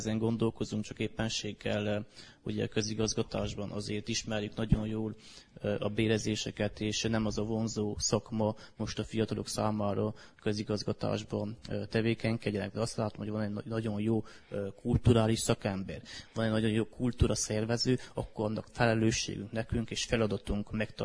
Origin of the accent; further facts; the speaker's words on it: Csíkszentsimon, Harghita, Romania; ugye én itt Csíkszentsimában nőttem fel, itt is laktam